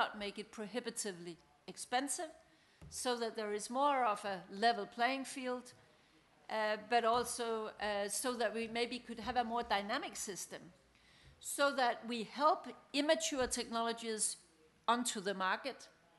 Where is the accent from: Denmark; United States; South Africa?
Denmark; English is a second language; Well, I come from Denmark where today 40% of all electricity stems from wind.